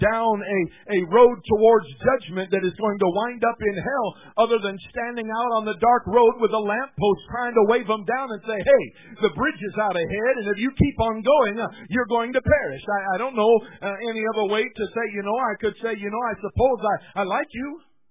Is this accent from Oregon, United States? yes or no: no; Iowa, United States; I'm from Iowa, but I'm half Italian.